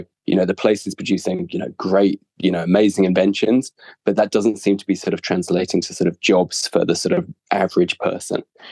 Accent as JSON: {"language": "English", "town": "Oxford", "region": "South East England", "country": "United Kingdom", "tie": "born or raised there", "said": "so I grew up in Oxford, which is a sort of, you probably know it from the university, it's a small town in England"}